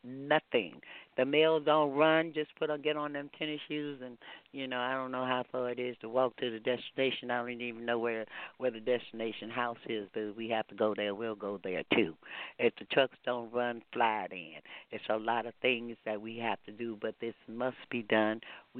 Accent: Texas, United States; I'm a Texan.

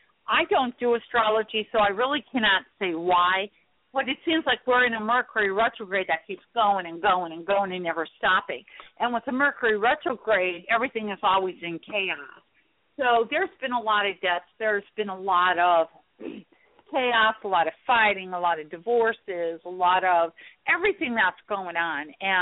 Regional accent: Oak Park, Illinois, United States; born there; Yeah, I was born in Oak Park.

